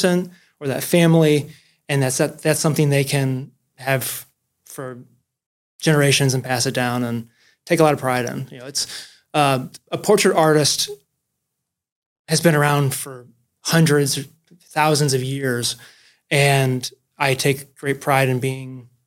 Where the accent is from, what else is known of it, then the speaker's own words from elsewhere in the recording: St. Louis, Missouri, United States; So I'm from St. Louis. I grew up in a very sports heavy city that's in my blood.